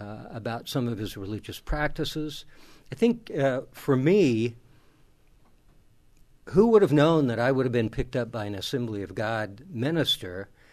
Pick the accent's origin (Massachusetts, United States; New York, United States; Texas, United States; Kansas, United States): Kansas, United States; a more traditional Protestant religious family, and so it was a mix of those two traditions that I grew up with in Kansas.